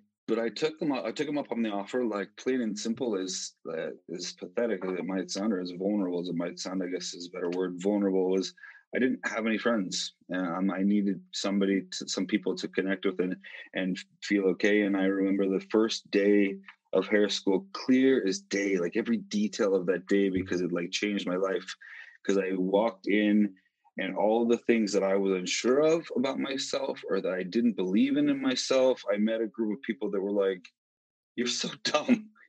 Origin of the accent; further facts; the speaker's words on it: Utah, United States; Originally from Utah, which is actually where I'm at right now. I'm in my parents' home, the home that I grew up in. So I lived here until I was about 17 years old.